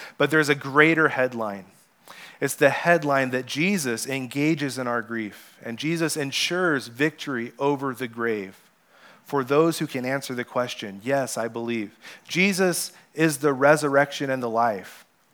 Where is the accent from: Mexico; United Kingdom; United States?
Mexico; I remember growing up in Mexico on the mission field.